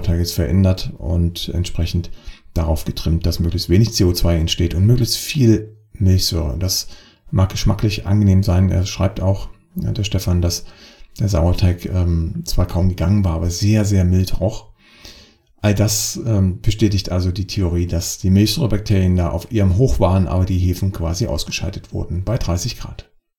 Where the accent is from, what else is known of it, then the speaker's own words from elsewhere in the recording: Freiberg, Saxony, Germany; wenn ich bei mir in meiner Heimatstadt in Freiberg bin